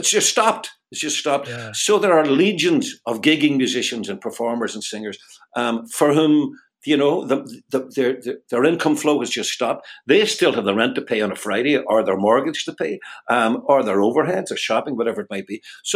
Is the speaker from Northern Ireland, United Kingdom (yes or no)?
yes; Derry, Northern Ireland, United Kingdom; the north of Ireland, and specifically the port of Derry, which is my hometown.